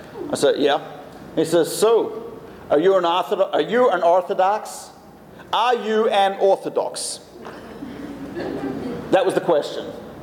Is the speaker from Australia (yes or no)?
yes; Australia; I said, "No, I'm from Australia." He says, "No way." I said, "Yes way." Right, and I actually happened to have my Australian passport with me